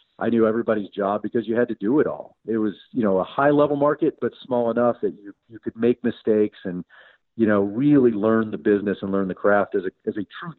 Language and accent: English; Dallas, Texas, United States; it was a rich kid's sport, and we were not rich growing up in Dallas.